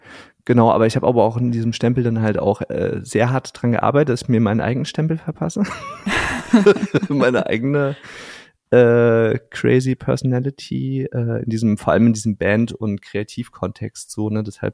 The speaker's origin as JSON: {"language": "German", "town": "Worms", "region": "Rhineland-Palatinate", "country": "Germany", "tie": "born or raised there", "said": "auch dann irgendwie mit 18, so in die einschlägigen Kneipen bei uns in Worms, das konnte man ganz gut so mit Alkohol irgendwie kaschieren, ne?"}